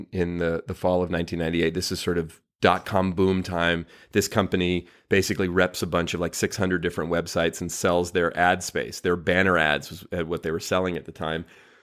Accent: Oakland, California, United States; So I was living with my mother in the house that I grew up in Oakland and driving into San Francisco for this job

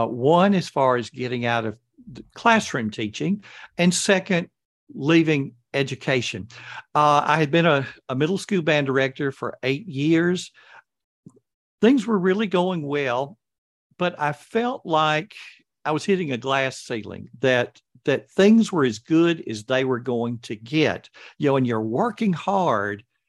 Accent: Alabama, United States; I'm in the United States. I'm from Alabama, so it's the Deep South

